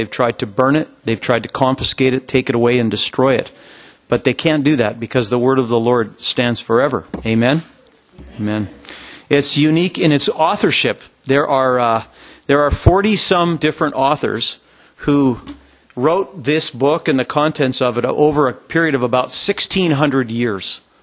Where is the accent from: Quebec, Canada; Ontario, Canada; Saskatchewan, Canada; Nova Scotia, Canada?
Saskatchewan, Canada; Regina; And I grew up out on the Canadian prairies in a province that's called Saskatchewan. It's an Indian name. And I grew up in Regina, Saskatchewan.